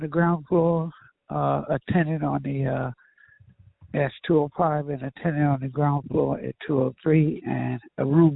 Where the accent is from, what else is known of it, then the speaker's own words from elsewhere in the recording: New York, United States; also born or lived in Blackstone; Well, I was born in this area. I was born in Blackstone. My father took our family to New York. And I grew up in New York. Went to school in New York, went to college in New York.